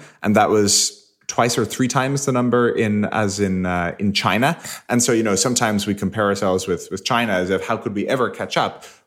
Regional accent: Ireland; I think it's maybe helpful for us that we grew up in Ireland. We have some more of the European perspective

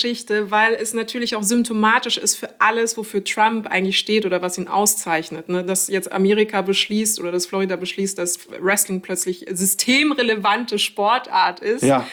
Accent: Munich, Bavaria, Germany; als Münchnerin, die in Bayern artig ihr super strenges, mega Söder-Abitur gemacht hat.

